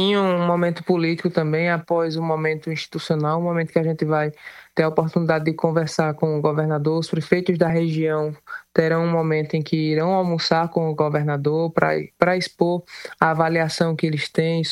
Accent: Cuité, Paraíba, Brazil; Eu sou de Cuité, então eu sei o quanto o governador já fez pela região.

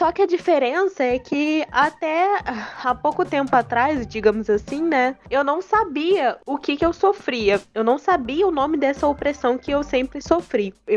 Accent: Rio de Janeiro, Brazil; eu sou carioca, moro aqui no Rio de Janeiro, tenho 24 anos, canceriana, super canceriana, sou estudante de psicologia da Universidade Estadual do Rio de Janeiro, a UERJ.

